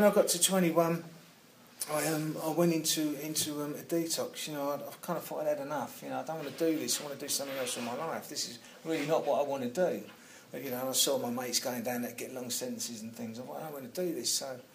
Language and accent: English; London, United Kingdom; I come from South London, from a coal merchant's family.